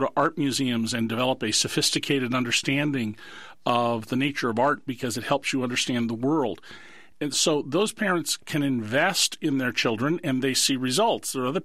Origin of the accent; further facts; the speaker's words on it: San Francisco, California, United States; born there; now in Rochester, United States; I was born in San Francisco, but I have lived in Rochester, New York now for the last 21 years